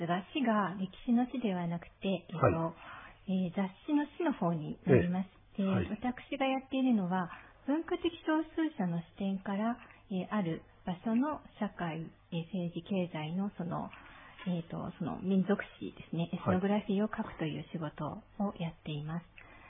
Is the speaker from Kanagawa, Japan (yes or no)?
yes; Kanagawa, Japan; also born or lived in Fukushima; 父の仕事の関係で福島県に5歳までおりまして、はい、さらに神奈川県に移動しまして、はい、ずっと神奈川で育ちました。